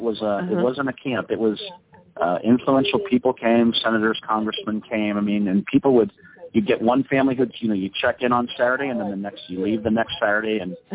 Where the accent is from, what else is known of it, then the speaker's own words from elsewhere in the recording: Canton, Ohio, United States; I grew up in Canton, Ohio, which is where the Pro Football Hall of Fame is.